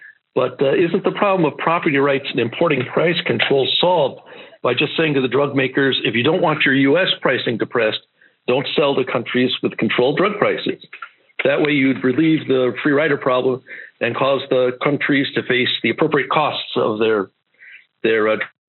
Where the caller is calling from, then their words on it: Rotterdam, South Holland, Netherlands; I'm actually calling from Rotterdam in the Netherlands.